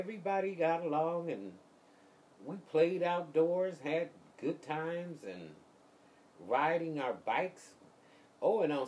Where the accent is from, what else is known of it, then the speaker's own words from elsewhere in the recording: Los Angeles, California, United States; also born or lived in Hawaii; I grew up in East LA.